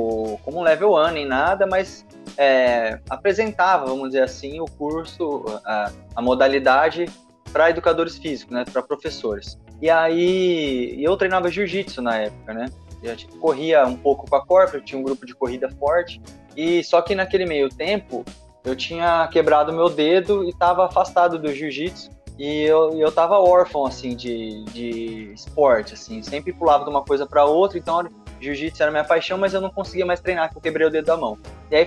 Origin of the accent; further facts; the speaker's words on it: Borborema, São Paulo, Brazil; now in Araraquara, Brazil; me formei na Unip, aqui em Araraquara mesmo, sou de Borborema, é uma cidade de uns 100 e poucos quilômetros daqui, bem pequenininha